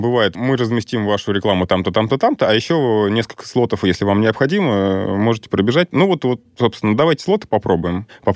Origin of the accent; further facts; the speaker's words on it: Moscow, Russia; Из Москвы.